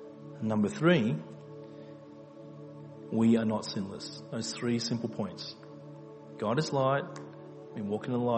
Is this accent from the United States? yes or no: no; Australia; I'm Aussie. I'm half Aussie. I mean, I'm culturally fully Aussie, but, you know, genetically half Aussie.